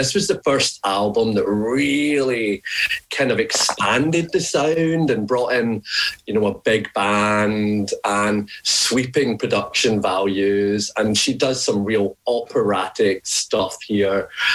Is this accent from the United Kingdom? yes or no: yes; Glasgow, Scotland, United Kingdom; born there; No, I was born in Glasgow in 1978, a very long time ago and a long way away.